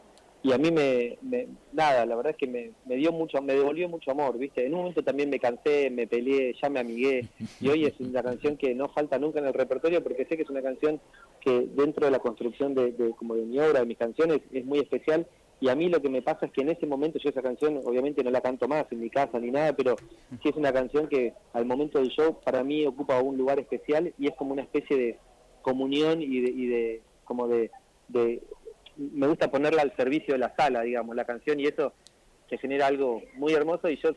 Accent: Buenos Aires, Argentina; yo soy porteño, vivo en Buenos Aires, pero hace 5 o 6 años que vivo ahí en las sierras

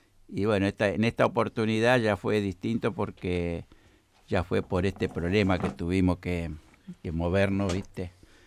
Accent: Jacinto Arau, La Pampa, Argentina; born there; Nosotros, hasta que yo nací en Jacinto Arau, era el número 11 de la familia.

